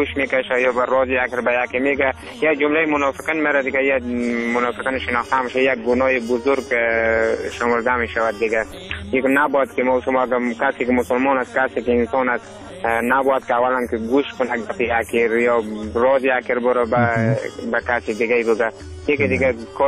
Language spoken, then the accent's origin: Persian; Afghanistan; همه ما شما افغان هستیم